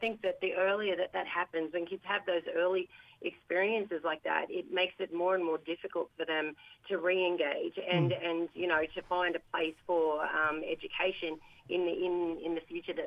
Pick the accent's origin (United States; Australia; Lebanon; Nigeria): Australia; Brisbane, Queensland; So I'm a Gamilaroi Yinna. My family's from Bingra in New South Wales. But I've grown up and raised my family on the lands of the Yuggera people here in Mianjin.